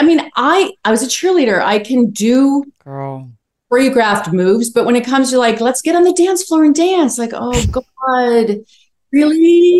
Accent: Chicago, Illinois, United States; And, you know, I'm from Chicago where actors are triple threats.

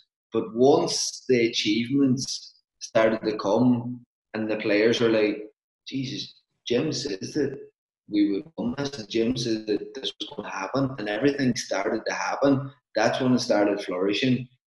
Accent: Ulster, Ireland; because I'm from Donegal

